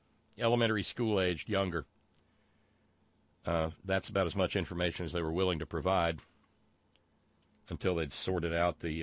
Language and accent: English; Alabama, United States; Hell, I'm from Alabama. I don't even know where Linden, Alabama is.